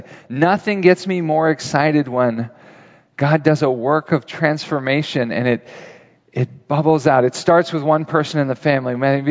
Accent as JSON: {"language": "English", "region": "California", "country": "United States", "said": "I am a husband. I'm a father. I'm a pastor from Northern California."}